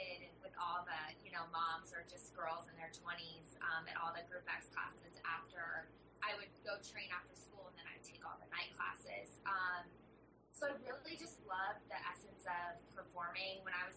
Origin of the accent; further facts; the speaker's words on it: Idaho, United States; So I grew up in Idaho in a really sports-driven family.